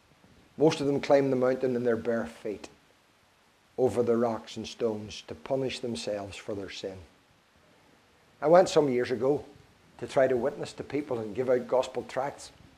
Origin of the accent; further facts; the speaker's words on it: Northern Ireland, United Kingdom; Most of you know I'm from Ireland, North Ireland. I'm British Irish, but I'm still Irish and still British